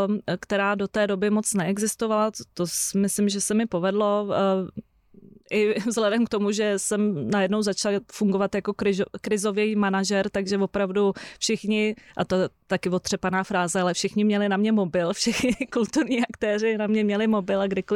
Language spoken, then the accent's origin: Czech; Prague, Czechia; Tak já jsem rodilá Pražečka a Praha je prostě moje město, pro který dejchám a miluju ho. Já jsem si vyzkoušela bydlet v Londýně